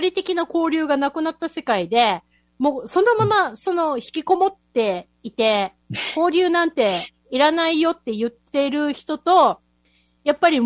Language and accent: Japanese; Kyushu, Japan; now in Okinawa, Japan; もともと私、生まれ育ったのが九州なんで、まあ、海も近ければ近いっていう話なんですけれども、はい、どっちかっていうと常に山を見ながら生きてきた人間なので